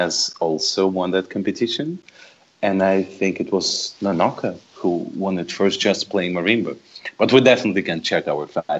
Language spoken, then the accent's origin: English; Saint Petersburg, Russia; English is a second language; I grew up in St. Petersburg.